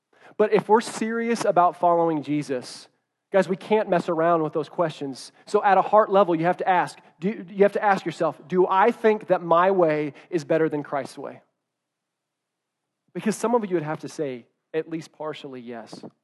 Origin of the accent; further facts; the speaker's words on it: Bolivar, Missouri, United States; I'm from Bolivar, and I'm one of those weird people. I love Bolivar. I wanted to live in Bolivar the rest of my life.